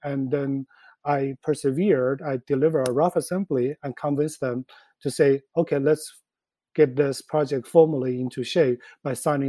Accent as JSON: {"language": "English", "country": "China", "tie": "born or raised there", "moved": "yes", "lives_now": "New York, United States", "said": "Me being an independent, based in New York, even though I grew up in China"}